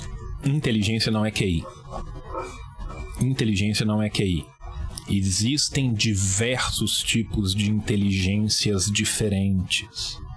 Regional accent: Minas Gerais, Brazil; Ah, não, cara, eu sou mineiro, sabe?

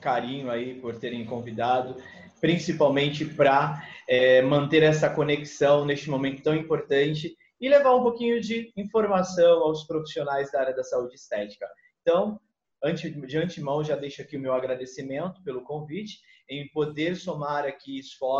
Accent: Araçatuba, São Paulo, Brazil; now in São Paulo, Brazil; Então eu nasci em Araçatuba, me criei em Araçatuba. E com 18 anos eu precisei sair de Araçatuba para me mudar para São Paulo.

